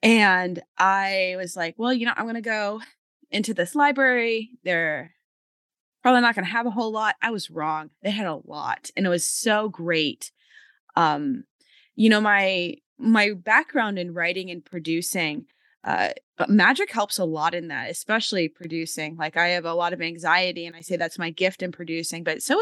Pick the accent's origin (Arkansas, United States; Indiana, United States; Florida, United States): Florida, United States; I'm from Florida. In Florida, for all its weird and strangeness, is pretty Catholic with an underlying current of hoodoo and voodoo.